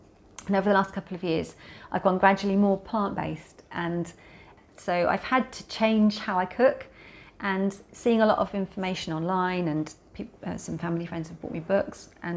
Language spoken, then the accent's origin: English; Wales, United Kingdom; I don't want to offend anyone who's Welsh, because I'm Welsh. I was born in Wales.